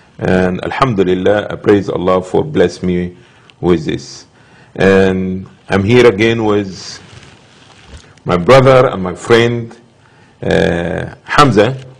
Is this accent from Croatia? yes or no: no; Cairo, Cairo Governorate, Egypt; moved away as an adult; also born or lived in Saudi Arabia; I'm originally from Cairo, Egypt. And I received my early Islamic education in Egypt. And after this, I moved to Saudi Arabia